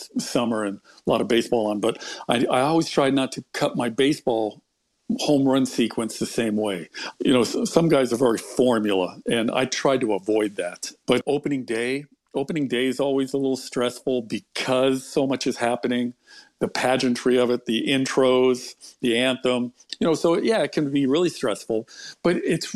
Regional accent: Los Angeles, California, United States; I grew up in Los Angeles, and a lot of my friends, their dads were in the industry, being more like Hollywood.

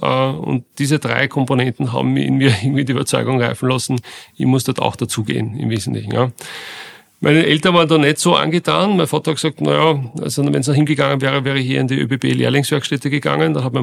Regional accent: Lower Austria, Austria; ich bin in der Buckligen Welt aufgewachsen. Das ist ein Gebiet südlich von Wiener Neustadt, das an die Buckelige Welt grenzende Burgenland quasi, faktisch ist da gleich in der Nähe, getrennt durch die Rosalia.

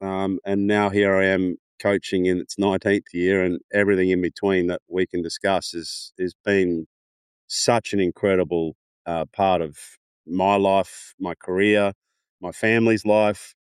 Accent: Queensland, Australia; Now, we grew up in Queensland

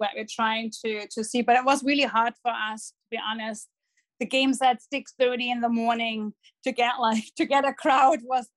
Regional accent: Dortmund, North Rhine-Westphalia, Germany; I'm from Dortmund, and told him my whole story that I'm born and raised in Dortmund, been to the stadium since I'm 12 years old, and grew up with some of the players, actually, and grew up in the neighborhood where Michel Sork grew up

